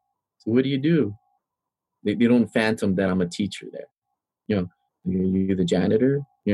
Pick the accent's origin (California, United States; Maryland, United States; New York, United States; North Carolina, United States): California, United States; Los Angeles; she asked me what country I came from, you know? And I told him I came from Los Angeles. She goes, I'm not familiar with Los Angeles, Mexico, you know?